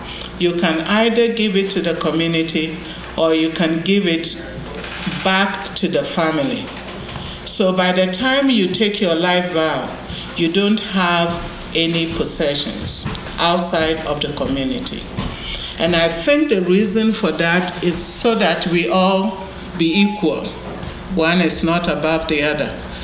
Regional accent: Ghana; now in United States; I live in the United States. I've been here 19 years, and basically, I came from Ghana to enter the Order of St. Helena.

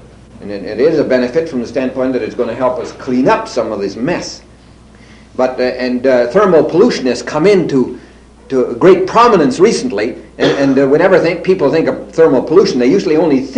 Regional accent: Washington, United States; I'll never forget when I was raised in Western Washington.

